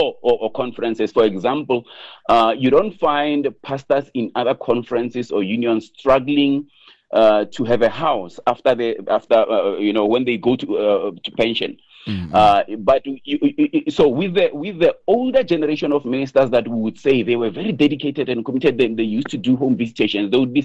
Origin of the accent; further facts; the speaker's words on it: South Africa; I remember South Africans brought maguenya and some other things that we are uniquely South African.